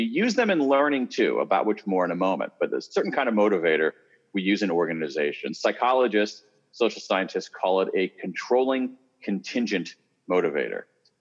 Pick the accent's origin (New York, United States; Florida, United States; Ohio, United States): Ohio, United States; Columbus; I grew up in Columbus, Ohio. I am a Midwesterner, and my Midwesternness comes out a lot more than I would have ever expected.